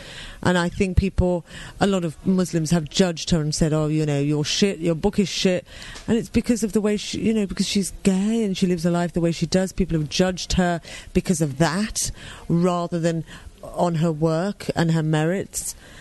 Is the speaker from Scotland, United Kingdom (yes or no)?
no; Birmingham, West Midlands, United Kingdom; I'm from Birmingham. Just an ordinary girl from Birmingham, and now I'm meeting the Queen.